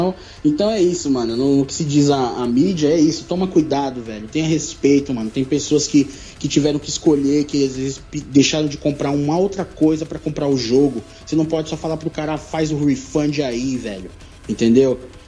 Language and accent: Portuguese; São Paulo, Brazil; a gente é de quebrada, cara. O Vascão é Taboão City aí, eu sou do Capão